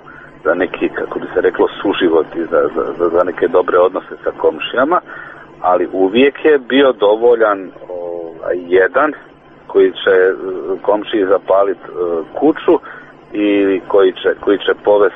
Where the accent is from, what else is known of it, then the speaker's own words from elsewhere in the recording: Bosnia & Herzegovina; also born or lived in Zagreb; a ja sam odrastao u Bosni i Hercegovini, a kasnije sam živio u Zagrebu.